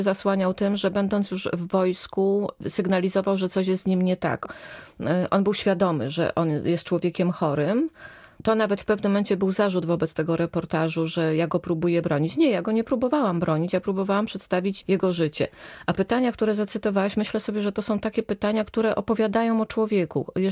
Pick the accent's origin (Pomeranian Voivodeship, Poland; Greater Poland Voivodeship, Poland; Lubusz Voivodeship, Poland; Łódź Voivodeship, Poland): Łódź Voivodeship, Poland; Pabianice; takie same bloki jak w Pabianicach. Ja jestem z Pabianic i takie było porównanie.